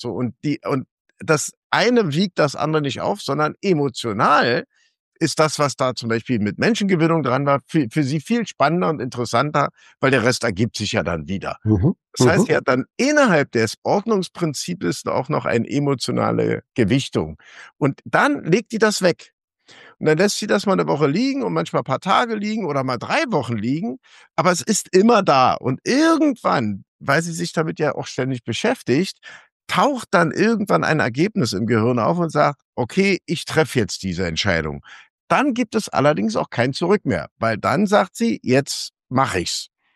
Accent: Berlin, Germany; ich so als Berliner

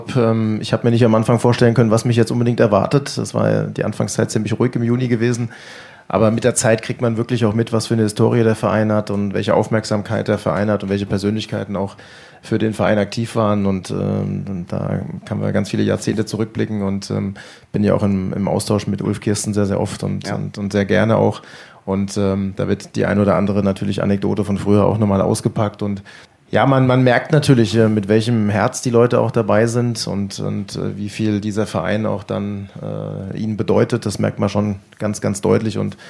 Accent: Frankfurt, Hesse, Germany; in Frankfurt, wo ich herkomme

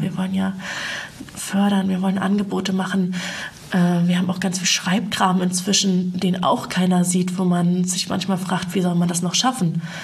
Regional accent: Mecklenburg-Vorpommern, Germany; Ich bin in der Feldberger Seenlandschaft groß geworden.

